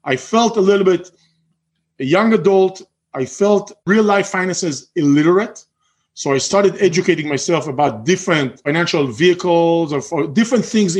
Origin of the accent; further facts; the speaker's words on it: Israel; moved away; I'm originally from Israel.